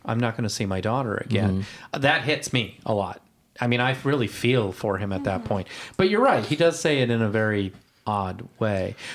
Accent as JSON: {"language": "English", "country": "United States", "said": "Yes, as an American."}